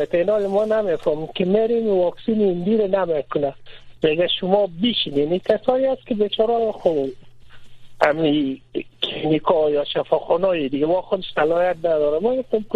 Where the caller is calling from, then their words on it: Kabul, Afghanistan; از کابل هستم محترم.